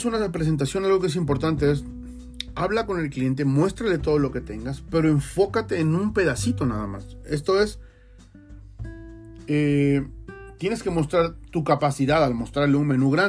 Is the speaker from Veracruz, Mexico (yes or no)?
yes; Veracruz, Mexico; en mi tierra, en Veracruz, es un pavo adobado que es brutal